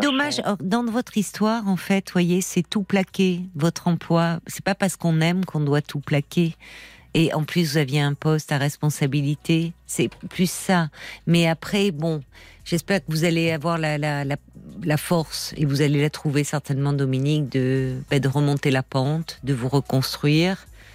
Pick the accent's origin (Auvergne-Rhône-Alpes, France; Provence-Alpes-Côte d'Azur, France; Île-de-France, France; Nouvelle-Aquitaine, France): Nouvelle-Aquitaine, France; Je sais que je viens de la Corrèze, je l'oublie pas.